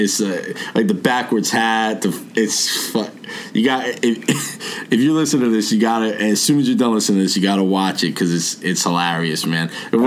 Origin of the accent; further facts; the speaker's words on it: New Jersey, United States; now in Pennsylvania, United States; So I'm originally from Bergen County, New Jersey. New Jersey's too expensive to live, so I moved out here years ago. I'm in Pennsylvania now, like by that Sands Casino.